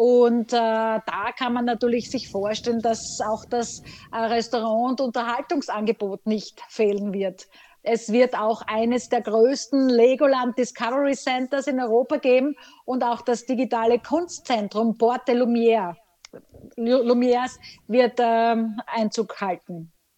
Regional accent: Graz, Styria, Austria; in meiner Heimat Graz

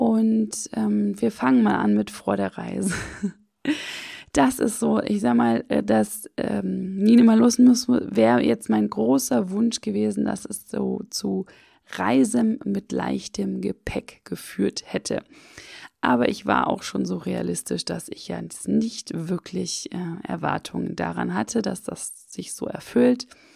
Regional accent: Hamburg, Germany; Und zwar war ich jetzt eine Woche mit unseren beiden Kindern in meiner Heimat in Hamburg zu Besuch bei meinen Eltern.

